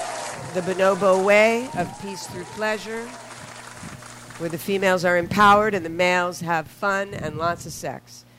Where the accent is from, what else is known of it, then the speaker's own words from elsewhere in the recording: Philadelphia, Pennsylvania, United States; I'm from Philly.